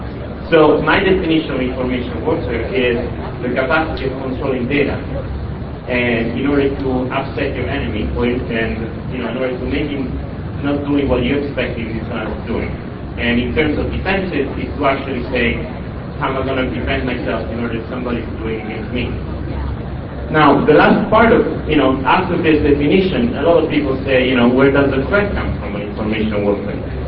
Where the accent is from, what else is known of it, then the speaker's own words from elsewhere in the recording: Italy; English is a second language; As you can hear from the accent, I'm actually not from Britain, but I'm actually from Italy